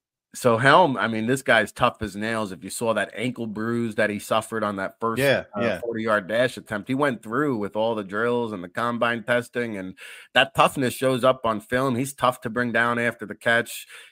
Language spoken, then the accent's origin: English; New Jersey, United States; I had all these NFL scouts coming up to me because they know I'm from Jersey.